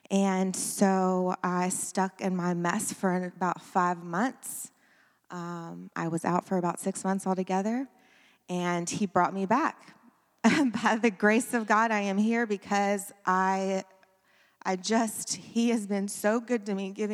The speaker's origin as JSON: {"language": "English", "town": "Beaumont", "region": "Texas", "country": "United States", "said": "I am 34 from Beaumont, Texas."}